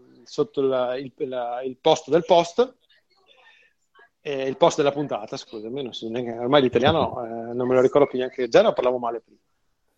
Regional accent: Veneto, Italy; No, io guarda, dalle mie parti, cioè, in Veneto si diceva

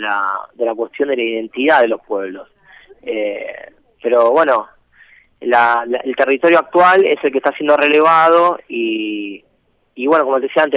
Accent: Argentina; Como argentinos y argentinas tendremos que discutir

